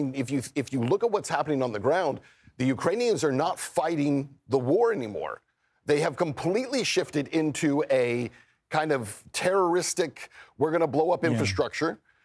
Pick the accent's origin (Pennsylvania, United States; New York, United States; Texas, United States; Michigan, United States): Texas, United States; El Paso; I remember growing up in El Paso, right, which was the home of the Patriot battery at Fort Bliss, Texas.